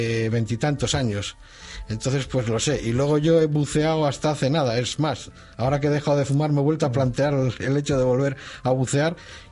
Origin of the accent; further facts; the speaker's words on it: Santander, Cantabria, Spain; yo provengo de la zona de Puerto Chico y de críos pues a coger mules al robo